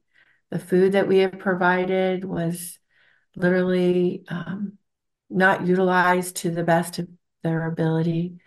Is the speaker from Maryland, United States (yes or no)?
yes; Maryland, United States; also born or lived in Virginia; now in Florida, United States; Well, I grew up in Maryland and Virginia for my early childhood